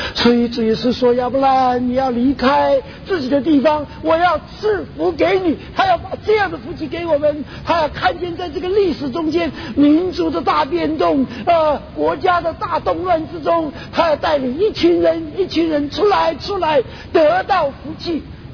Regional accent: Taiwan; now in United States; 当我七零年代从台湾来到美国的时候，

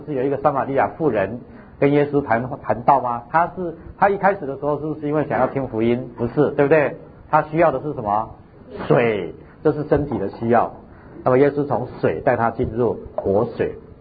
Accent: China; 像我们中国人菜一定要煮的，怎么会生着吃呢？

